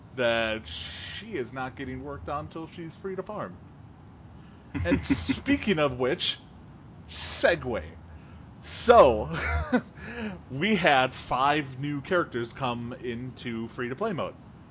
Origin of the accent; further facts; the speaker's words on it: Wisconsin, United States; I'm from Wisconsin. I mean...